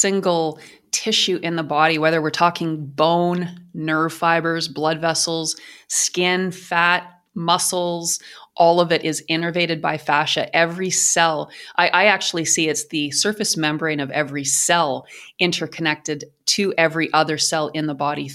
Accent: Canada; I'm Canadian, and that might be why.

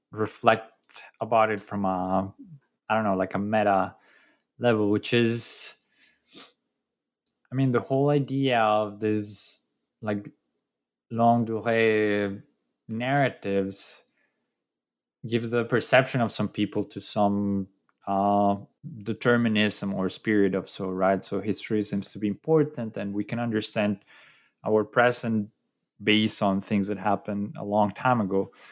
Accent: Colombia; I'm from Colombia

